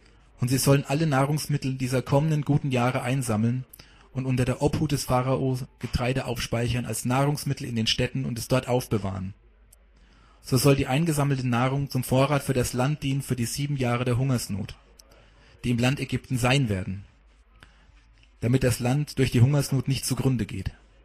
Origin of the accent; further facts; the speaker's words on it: Hammelburg, Bavaria, Germany; gerade in Hammelburg, wo ich aufgewachsen bin